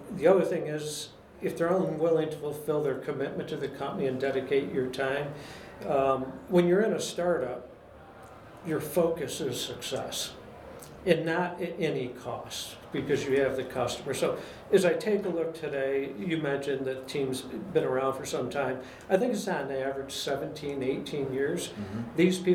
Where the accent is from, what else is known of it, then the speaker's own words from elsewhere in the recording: New York, United States; New York's my home state. Mm-hmm. Not New York City. I'm from the Finger Lakes area of New York.